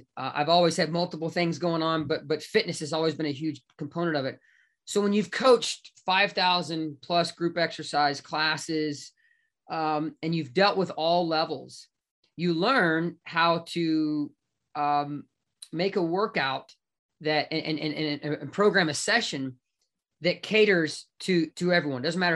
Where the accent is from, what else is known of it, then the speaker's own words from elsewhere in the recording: Austin, Texas, United States; you're going to be coming to one in January here in Austin, my hometown.